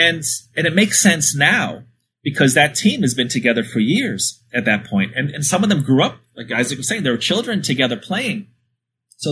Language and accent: English; New York, United States; I'm from New York, and I was in a bar in the East Village.